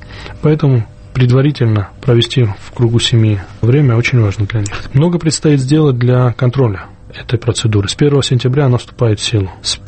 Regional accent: Georgia; А я родился и вырос в Грузии.

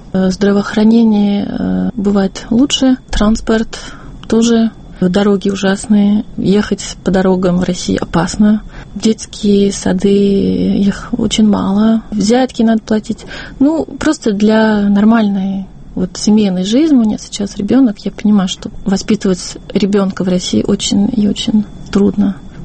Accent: France; я из Франции, у нас тоже в этом смысле все нормально. Я жила в Санкт-Петербурге на Сенной площади

